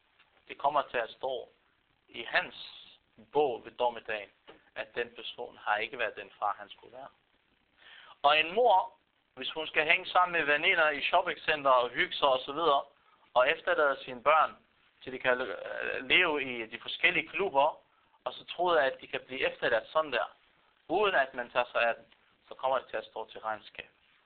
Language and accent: Danish; Palestine; Jeg er palæstinenser.